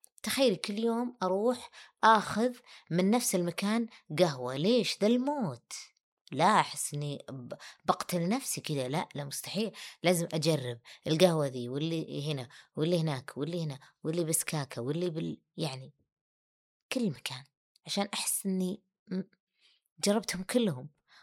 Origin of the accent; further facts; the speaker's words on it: Riyadh, Riyadh Province, Saudi Arabia; موجود عندنا بالرياض، ما عندنا شواطئ